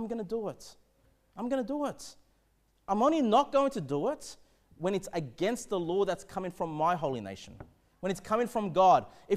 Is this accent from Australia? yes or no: yes; Australia; I'm an Australian, and I love Australia.